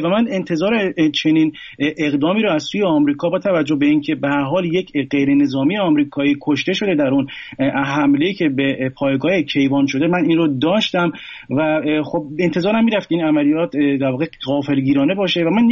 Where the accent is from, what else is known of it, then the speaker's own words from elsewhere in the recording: Iran; اگرچه ما ایرانی هستیم